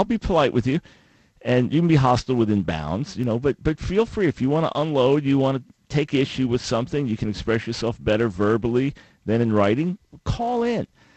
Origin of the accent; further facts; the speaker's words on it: New York, United States; I'm a New Yorker.